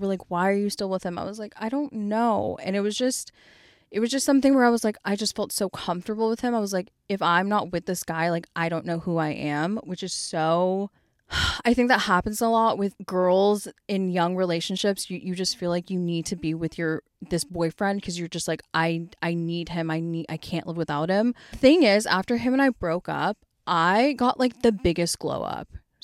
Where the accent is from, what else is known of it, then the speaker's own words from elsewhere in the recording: United States; But since Tom is from England and I'm from America, we actually had to be apart